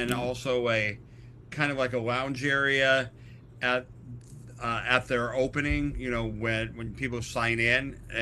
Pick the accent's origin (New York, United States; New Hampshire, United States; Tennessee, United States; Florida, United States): New York, United States; born there; now in Seattle, United States; I'm a coast person. I was born in New York, and I really missed the coast.